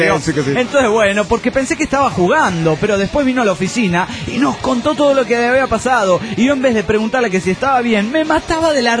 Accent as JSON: {"language": "Spanish", "town": "Tijuana", "region": "Baja California", "country": "Mexico", "said": "de Tijuana, México!"}